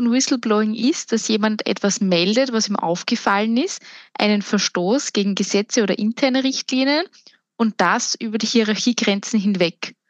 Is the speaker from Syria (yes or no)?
no; Austria; Ich bin aus Österreich, ja. Ich bemühe mich, nicht so sehr in den Dialekt zu verfallen.